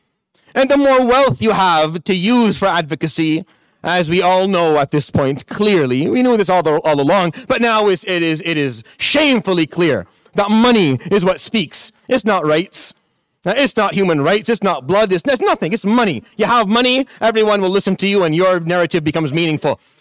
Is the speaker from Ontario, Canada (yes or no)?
yes; Toronto, Ontario, Canada; born there; also born or lived in Syria; I was born in Richmond Hill. I was born in Toronto. I lived in Syria by choice. I studied there by choice. I stayed in the university there by choice. I got married and stayed there by choice.